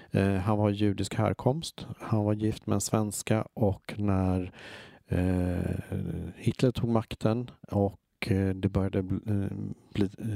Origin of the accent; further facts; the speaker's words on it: Gothenburg, Västra Götaland County, Sweden; now in Stockholm, Sweden; Jag är göteborgare i grunden och flyttade till Stockholm för att gå på Beckmans designskola.